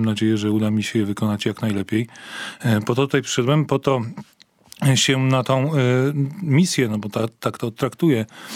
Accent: Kraków, Lesser Poland, Poland; utrzymując ścisły kontakt z moim miastem, w którym historia moja i mojej rodziny sięga no bodaj XVII wieku, tutaj na Krowodrzy.

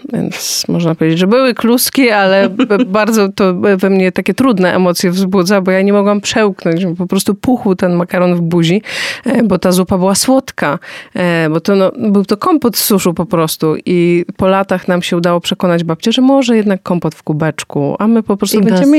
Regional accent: Łódź Voivodeship, Poland; born there; Ja jestem, urodziłam się na pograniczu łódzkiego i świętokrzyskiego

